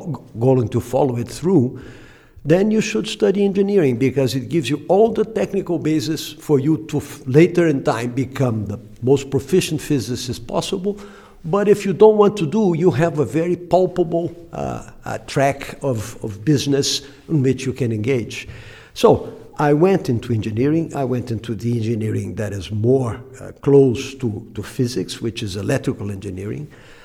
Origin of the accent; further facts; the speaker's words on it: Rio de Janeiro, Brazil; So growing up in Rio was wonderful. Football in the streets, playing, you know, marbles.